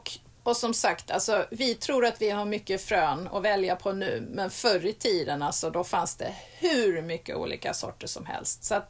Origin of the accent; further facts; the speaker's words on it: Skåne, Sweden; Ja, alltså jag som skåning då, så har jag ju fördomar hur det ser ut på en ö utanför Stockholm